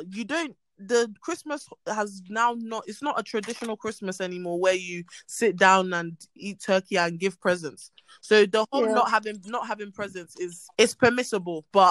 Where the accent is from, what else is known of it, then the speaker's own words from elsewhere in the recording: United Kingdom; Whereas, even though I'm a British babe. I can still understand what you're saying now.